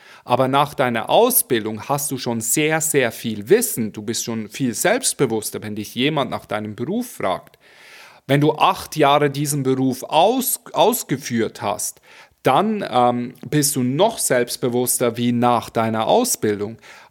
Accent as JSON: {"language": "German", "country": "Switzerland", "first_language": "Swiss German", "said": "ich war Schweizer, also ich bin immer noch Schweizer, aber meine Muttersprache ist Schweizerdeutsch. Ich war aber in Deutschland auf einer Schauspielschule und damals hatte ich noch so diesen Hardcore … Akzent in meinem Hochdeutsch."}